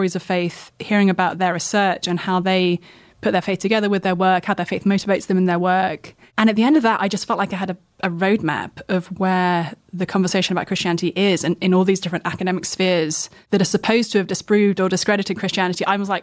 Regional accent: United Kingdom; I come from the UK, in case no one can notice that from my deep southern accent.

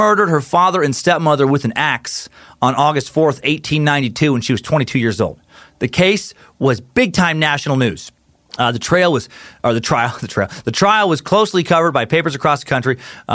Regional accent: Asheville, North Carolina, United States; which people who live where I'm from, Asheville, North Carolina, a.k.a. Bojangles Toilet Bowl, get very pissy if you pronounce it any other way than Appalachian.

